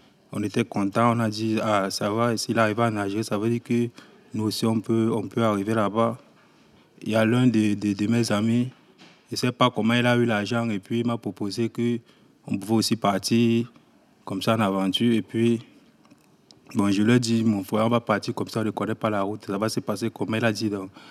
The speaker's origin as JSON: {"language": "French", "country": "Cameroon", "tie": "born or raised there", "moved": "as an adult", "lives_now": "France", "said": "comme j'ai grandi dans un pays. Je suis né au Cameroun, c'est la France qui a colonisé le Cameroun, c'est le français qu'on parle là-bas."}